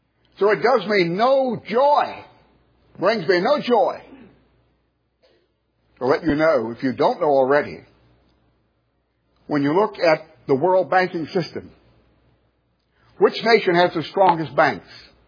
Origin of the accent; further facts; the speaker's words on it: United States; I am an American, and very thankful to God for that privilege.